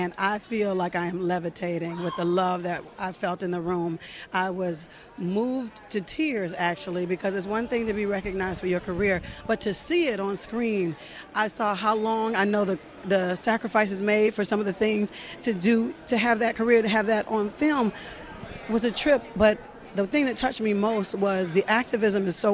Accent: Atlanta, Georgia, United States; I'm a black woman who was honor for all my hard work in Atlanta, my hometown, by us.

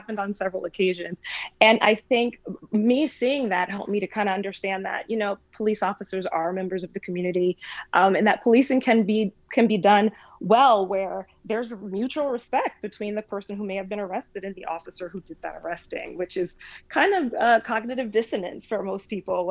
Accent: Miami, Florida, United States; and of course I'm born and raised in Miami

